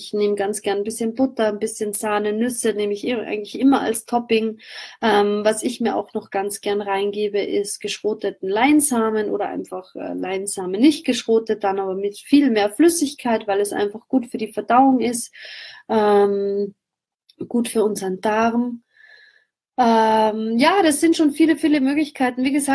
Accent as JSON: {"language": "German", "country": "Austria", "said": "abends ist es bei uns in Österreich, sagt man, die Jause, die Brotzeit."}